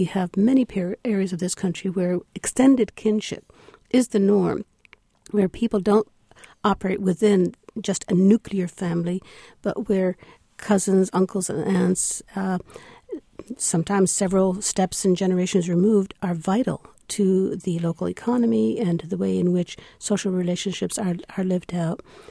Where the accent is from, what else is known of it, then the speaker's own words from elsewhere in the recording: California, United States; I'll give you an example from my home state of California.